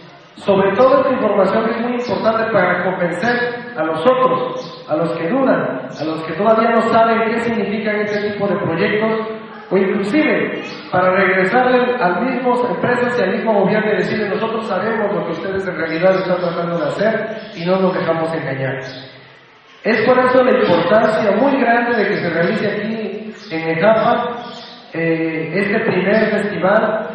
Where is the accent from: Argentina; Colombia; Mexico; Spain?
Mexico; Oaxaca; aunque no somos de aquí de Mejapa, somos de la ciudad de Oaxaca, somos hijos de campesinos, somos hijos de indígenas, nuestros padres vienen de pueblos como este